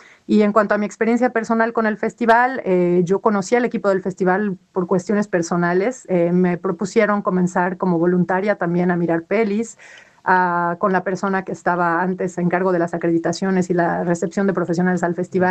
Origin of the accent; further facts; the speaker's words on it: Mexico; desde mi perspectiva como mexicana en este festival